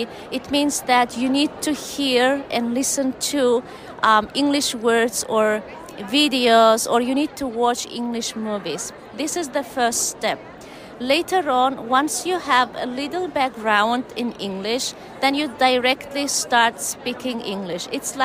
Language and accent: English; Turkmenistan; English is a second language; now in Ohio, United States; I'm from Turkmenistan, but I live in Ohio, US.